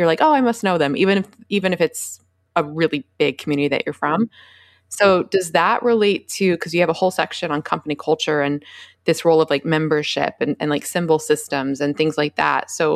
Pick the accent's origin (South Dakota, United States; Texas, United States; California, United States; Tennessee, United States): Tennessee, United States; Memphis; Like, so I was from Memphis, for example.